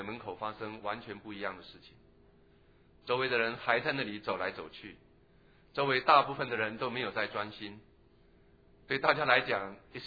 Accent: Taiwan; 我小时候在台湾碰到一些乞丐

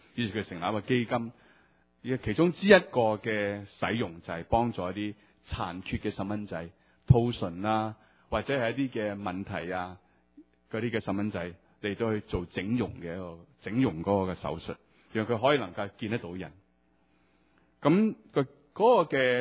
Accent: China; 回报于社会，我谂我哋中国人系好少会咁去做

